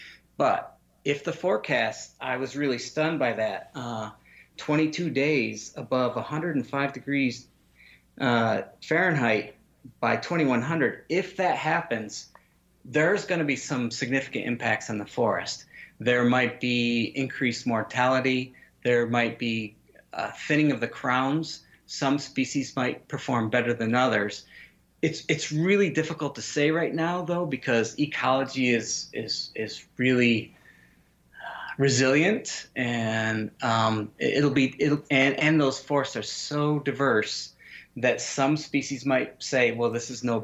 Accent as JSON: {"language": "English", "region": "New England", "country": "United States", "said": "you know, I'm from New England, sugar maple."}